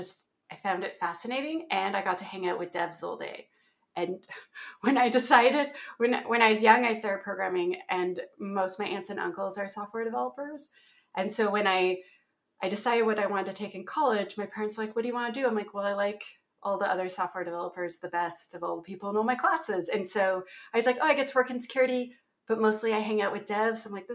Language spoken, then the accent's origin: English; Ontario, Canada; That's a place in Canada. That's my accent.